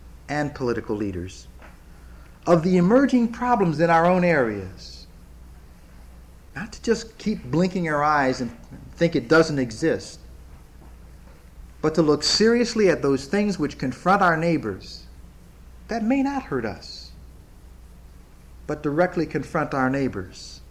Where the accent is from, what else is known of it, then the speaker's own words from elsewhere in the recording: Ohio, United States; ironically named the USS Ohio, my home state.